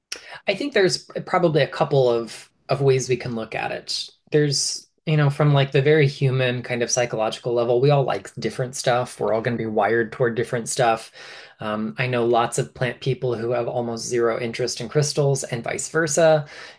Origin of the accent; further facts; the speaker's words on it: Florida, United States; because I'm from Florida, and in my entire home county, not just my hometown, but established whole county, is the highest point is like 32 feet above sea level.